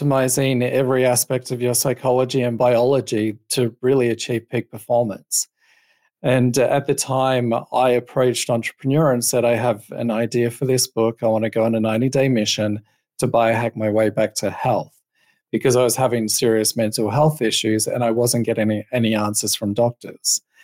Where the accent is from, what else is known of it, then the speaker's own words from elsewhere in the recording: South Australia, Australia; accent: Australian; moved away as an adult; now in United States; So yeah, for those wondering, the accent is Australian. So I'm from Australia, South Australia. I've been in Florida for about 6 or 7 years now, I think.